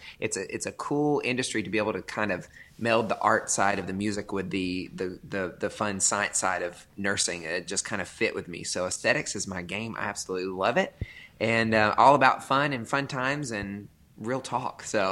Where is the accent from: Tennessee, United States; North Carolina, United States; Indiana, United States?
Tennessee, United States; accent: country; now in Franklin, United States; As you can hear from my accent, don't hate on me too much. I know it's very country, but it's fine. grew up and born and raised in East Tennessee on a farm of all places. Moved to Nashville back in 2003